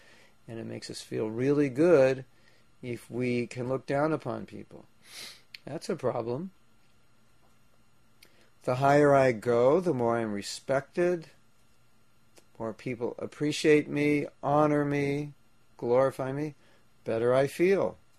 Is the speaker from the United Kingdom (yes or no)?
no; Los Angeles, California, United States; now in Alachua, United States; And I grew up in Los Angeles, so hunters were like aliens to us.